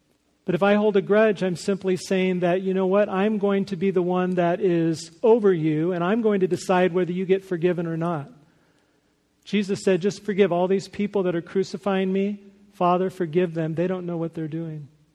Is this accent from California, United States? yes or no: yes; Hawthorne, California, United States; he grew up in the city next to the city I grew up in Hawthorne, California.